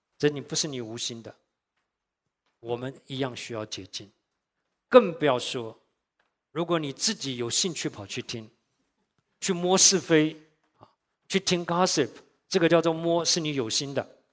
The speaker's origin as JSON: {"language": "Chinese", "region": "Shandong", "country": "China", "said": "我说都是我们山东人爱吃的啊"}